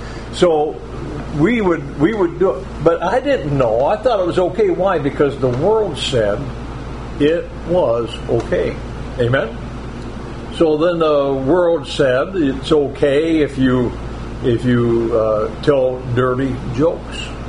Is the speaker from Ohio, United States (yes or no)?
yes; Ohio, United States; So where I grew up in Ohio, they had, if you turned 18 years old, you could drink what they call 3-2 beer.